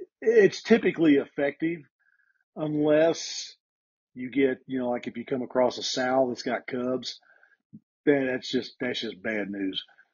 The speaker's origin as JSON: {"language": "English", "region": "Missouri", "country": "United States", "said": "But, you know, I'm from Missouri, and for us to hook into, you know, 40, 50, 60-pound blue cats is pretty regular."}